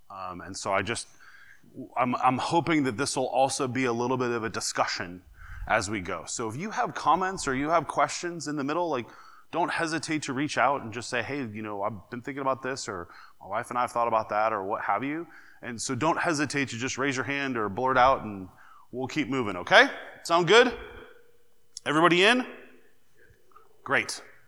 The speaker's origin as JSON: {"language": "English", "region": "Midwest", "country": "United States", "said": "things that happens in the Midwest is we're pretty blunt. I don't fully understand the nuances yet of being a Southerner"}